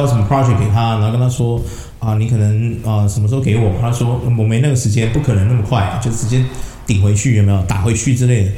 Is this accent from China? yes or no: no; Taiwan; 我们台湾人哦，我们台湾人哦，就常常被人家教育说啊